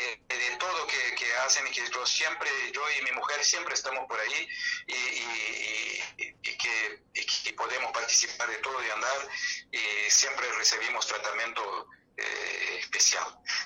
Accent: Brazil; Spanish is a second language; Somos nosotros brasileños, Brasil, el primer parcero comercial de la Argentina

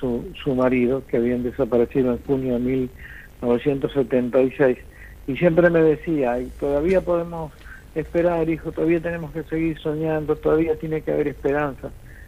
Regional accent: Argentina

